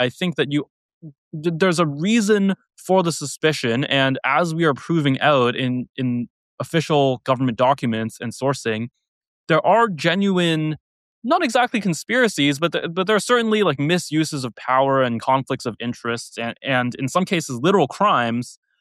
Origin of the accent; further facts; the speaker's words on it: United States; I mean, like, I'm American. I follow American news. Most of my friends are American. Like, I live here, so it personally affects me.